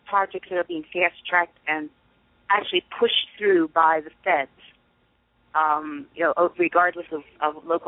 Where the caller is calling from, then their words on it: Arizona, United States; I'm calling from Arizona.